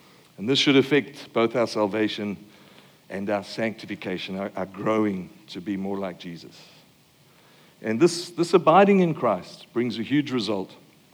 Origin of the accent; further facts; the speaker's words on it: Australia; Because I'm an Aussie. My identity says I'm an Aussie.